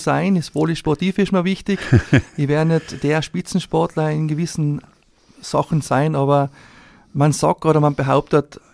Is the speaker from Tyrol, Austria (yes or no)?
yes; Tyrol, Austria; gebürtig bin ich aus Dahl, bin dort aufgewachsen, war immer früher schon in Vereinen drinnen, Volksschule, Hauptschule, Dahl und in Lienz.